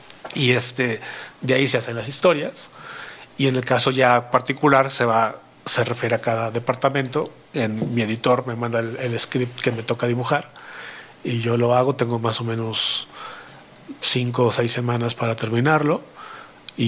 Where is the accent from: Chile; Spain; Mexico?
Mexico; el equipo de trabajo somos todos mexicanos.